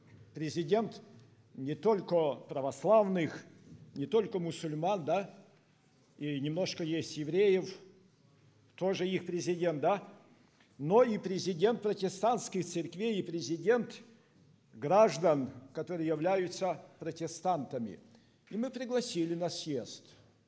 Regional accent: Saint Petersburg, Russia; я из Санкт-Петербурга и совершал служение на Поклонной горе.

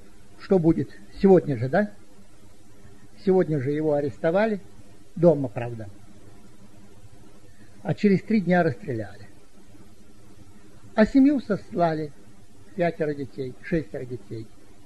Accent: Saint Petersburg, Russia; Ну и пресвитер узнал, что я из Ленинграда.

